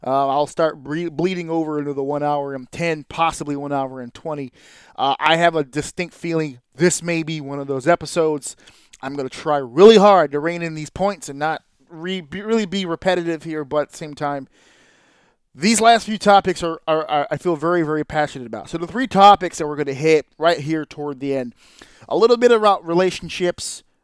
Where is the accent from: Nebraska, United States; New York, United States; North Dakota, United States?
New York, United States; I'm from New York. I live in New York. Very New York centric.